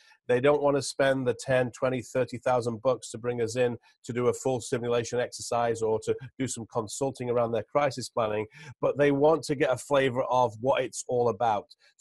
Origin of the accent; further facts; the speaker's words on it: England, United Kingdom; now in Newport, United States; And as your listeners will probably hear from my accent, I'm not a native New Englander. I'm originally from the old England and joined the military when I was a young 16-year-old